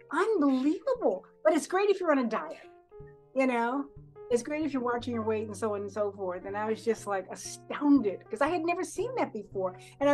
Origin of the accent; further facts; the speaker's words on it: Harlem, New York, United States; when I grew up in Harlem, again, there was no crime, no drugs, you know, nobody locked doors and stuff like that.